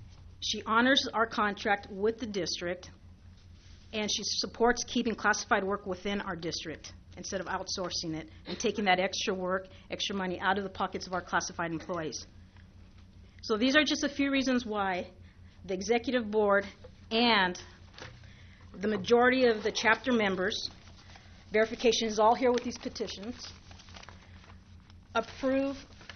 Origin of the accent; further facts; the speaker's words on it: West Covina, California, United States; Coronado has, growing up in West Covina, Coronado has always been known as that bad school